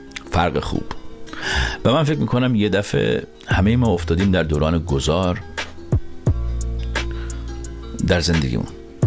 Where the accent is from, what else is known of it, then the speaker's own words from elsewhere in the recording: Iran; moved away; من از ایران مهاجرت کردم